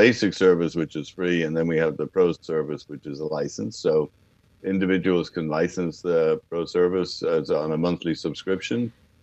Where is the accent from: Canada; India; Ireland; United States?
Ireland; Dublin, Leinster; born or raised there